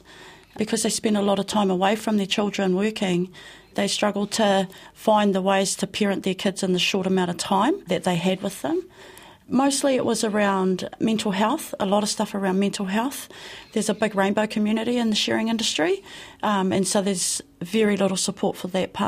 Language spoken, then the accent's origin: English; Ohai, Southland, New Zealand; So, you know, growing up in Ohi in Western Southland, sharing was really prominent in our community. And being raised in a wool shed right from very, very little